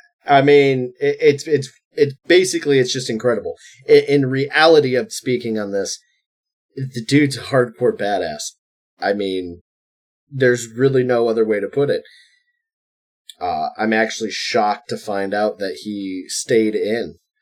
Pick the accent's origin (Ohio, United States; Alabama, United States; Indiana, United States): Ohio, United States; I'm from Ohio, everyone, for people who don't care